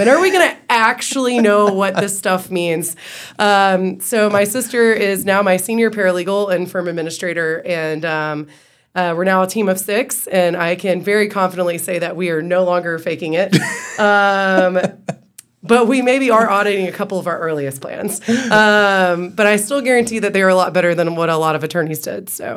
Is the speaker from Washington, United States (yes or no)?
no; Athens, Georgia, United States; also born or lived in Atlanta; So I'm actually from Athens, born and raised, one of the few that's still here, went all the way through Clark County Schools, Clark Central, graduated in 06